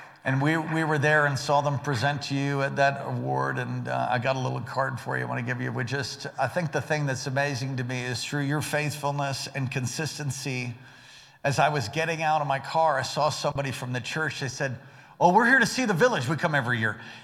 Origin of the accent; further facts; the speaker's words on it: New York, United States; also born or lived in California / Washington / Hawaii; I grew up in New York. And I lived in California. And from there, I went to Washington, lived in the Seattle area. And I eventually ended up in Hawaii, and I lived in Hawaii for a total of 14 years.